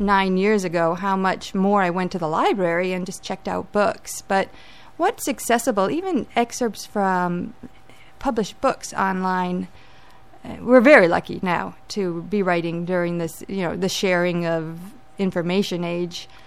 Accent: England, United Kingdom; I'm English. My background is English. My parents were born and raised in England.

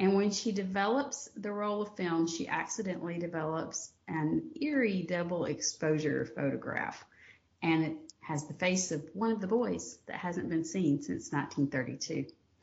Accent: Georgia, United States; You hear this accent. I grew up in North Georgia, in the Appalachian foothills of North Georgia

